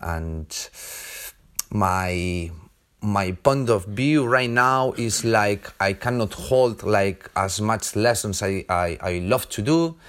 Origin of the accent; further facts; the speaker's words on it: Spain; English is a second language; from Spain.